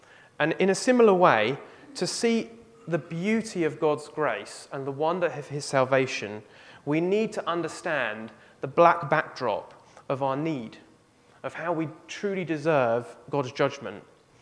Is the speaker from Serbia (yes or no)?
no; East of England, United Kingdom; born there; I was born in Essex and I now live in Norfolk. I've gone from mildly sloping to completely flat.